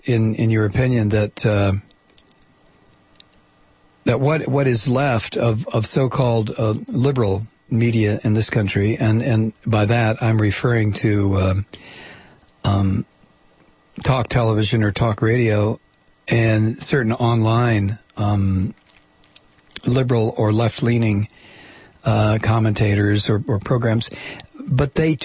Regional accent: Toledo, Ohio, United States; I grew up in Toledo, Ohio, for God's sake. I mean, everything that occurred in that city was union based.

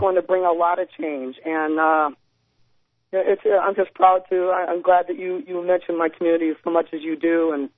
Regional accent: Chicago, Illinois, United States; I am a transgender Native American. I'm from Chicago.

